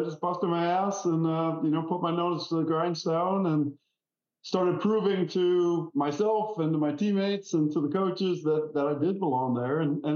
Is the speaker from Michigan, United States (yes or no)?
no; Wisconsin, United States; now in Jacksonville, United States; So 5 years in my home state of Wisconsin playing for the Packers and then 5 years here in the Jaguars and called it quits after that and decided to stay down here.